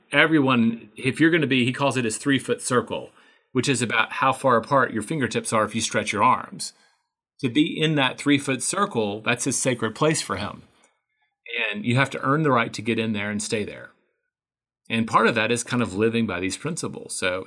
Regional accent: the South, United States; And I grew up in the South and I thought I should someday be able to, you know, solve the world's problems

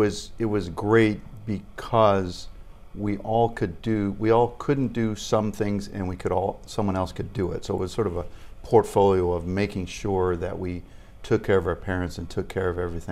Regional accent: Seattle, Washington, United States; I was born in Group Health Hospital in Seattle, Washington.

